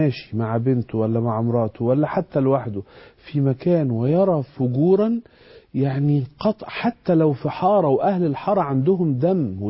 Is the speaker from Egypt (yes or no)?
yes; Egypt; احنا مصريين،